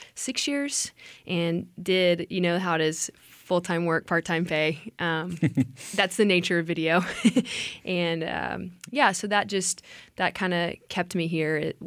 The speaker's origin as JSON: {"language": "English", "town": "Houston", "region": "Texas", "country": "United States", "lives_now": "Waco, United States", "said": "I'm originally from Houston."}